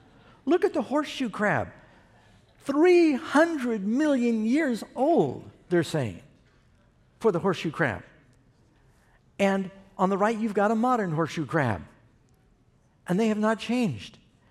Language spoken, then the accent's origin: English; New York City, New York, United States; I grew up in New York City on 81st Street, across the street from the American Museum of Natural History.